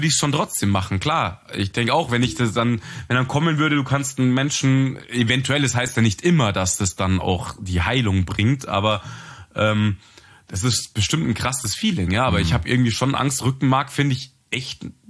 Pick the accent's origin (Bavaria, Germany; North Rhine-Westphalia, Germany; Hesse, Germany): Bavaria, Germany; Munich; Und jetzt sind wir sind ja Münchner